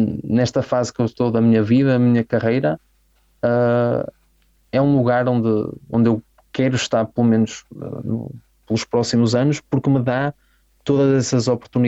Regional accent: Braga, Portugal; moved away; volto a Portugal e começo a ouvir o português mesmo, especialmente chego a Braga e começo a ouvir o meu sotaque, sinto-me em casa, mais à vontade.

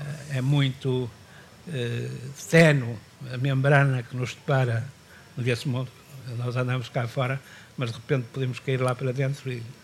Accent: Porto, Norte, Portugal; Do Porto, que é a cidade onde eu nasci, onde eu vivi

